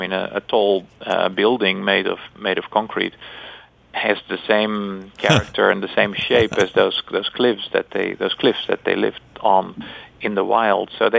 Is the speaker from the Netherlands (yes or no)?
yes; Netherlands; I've seen them in my hometown in the Netherlands